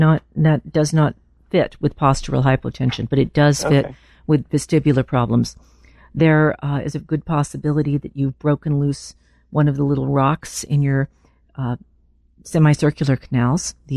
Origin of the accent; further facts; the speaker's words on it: Los Angeles, California, United States; And I grew up in Los Angeles and learned to walk around when it was 102.